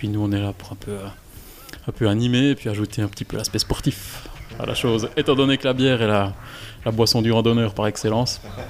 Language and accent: French; Moutier, Bern, Switzerland; je viens de Moutier, donc moi je considère que le Jura ne s'arrête pas à la Roche-Saint-Jean